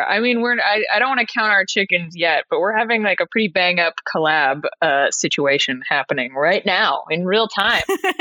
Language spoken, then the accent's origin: English; New York, United States; born there; now in Los Angeles, United States; I was born in New York and I moved out here to Los Angeles about 10 years ago.